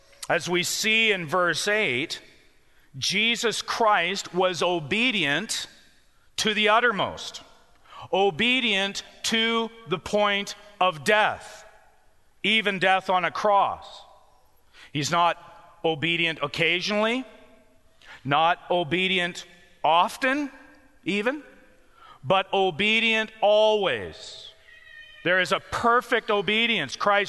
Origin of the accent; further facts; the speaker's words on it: Canada; I'm from Canada. We're pretty low tech.